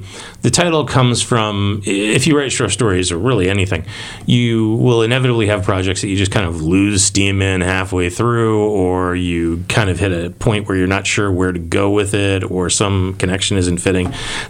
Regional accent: Cocoa Beach, Florida, United States; And so I grew up in Cocoa Beach. Well, I spent a lot of my childhood in Cocoa Beach.

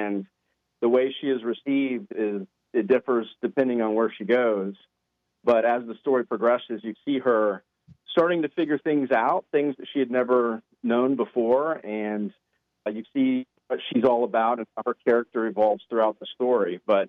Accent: Texas, United States; for many of us, though, in that South Texas town, we were the first generation to go to college

